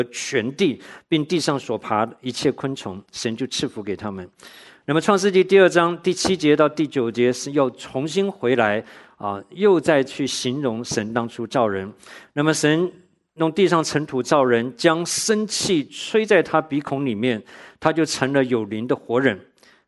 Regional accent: Tainan, Taiwan; 我到高中的时候都还碰到同学，他这一辈子没有离开过我的家乡台南的啊

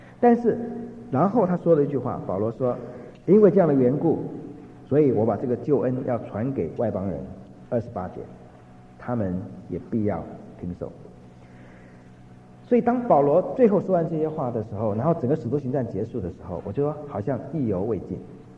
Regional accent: Xiamen, Fujian, China; 那是1989年去厦门，我的家乡，那么待了一个礼拜，住在我阿姨家里

